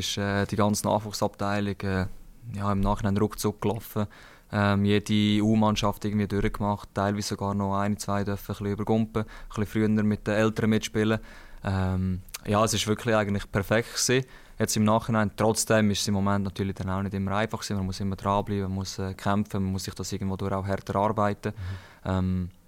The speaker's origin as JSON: {"language": "German", "town": "Sattel", "region": "Schwyz", "country": "Switzerland", "tie": "born or raised there", "said": "Ich bin 26, bin aufgewachsen im Sattel, Kanton Schweiz."}